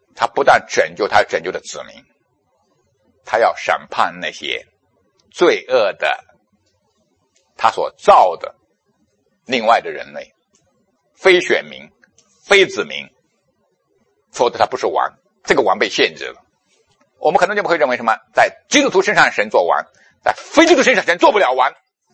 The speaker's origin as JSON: {"language": "Chinese", "country": "China", "said": "求主帮助我们中国人更是如此，生下来会讲大话，讲空话，喊口号。"}